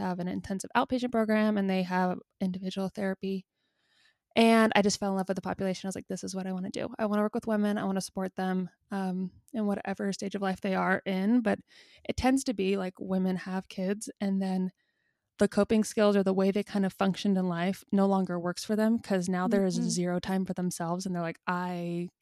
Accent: Georgia, United States; moved away as an adult; now in Utah, United States; I grew up in Georgia, came out here in Utah for school when I was 18 years old. I've lived here ever since.

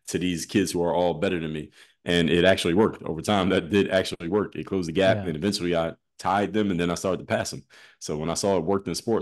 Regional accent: Philadelphia, Pennsylvania, United States; now I'm from Philadelphia, in the summertime, in the middle of the day, like 12 o'clock, it's too hot for anybody to be outside

